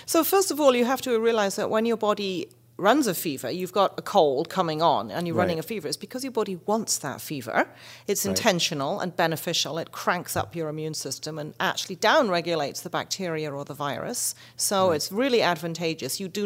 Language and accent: English; Scotland, United Kingdom; I know I don't sound it, but I am Scottish. And every household has a spurtle.